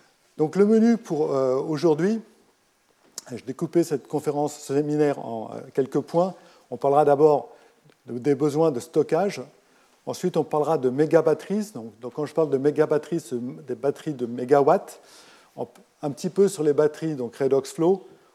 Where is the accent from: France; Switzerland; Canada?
Switzerland; je viens donc de Suisse, comme l'a indiqué Jean-Marie. Je ne viens pas de Lausanne parce qu'on a déménagé il y a quelques années à Sion